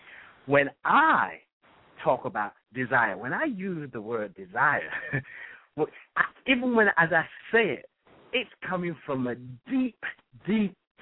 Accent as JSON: {"language": "English", "country": "Nigeria", "also_born_or_lived": "England", "said": "I was born in England. I'm Nigerian. I was born in England. I've lived in Nigeria. I've lived in England. I've lived here."}